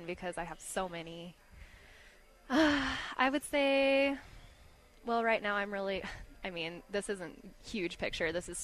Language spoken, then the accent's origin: English; Garden City, Kansas, United States; now in Colorado, United States; I've lived here for 20 years now, which is crazy. Yeah. But I'm originally from Kansas.